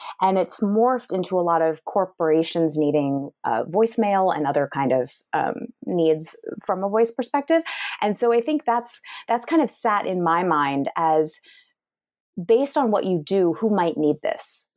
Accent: California, United States; So I grew up in the Bay Area before it was the Bay Area that we know today.

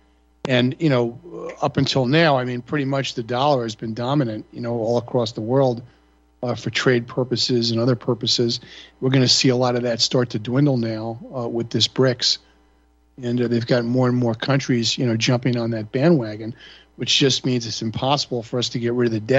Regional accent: Long Island, New York, United States; when I was growing up in Long Island, my dad was a dentist.

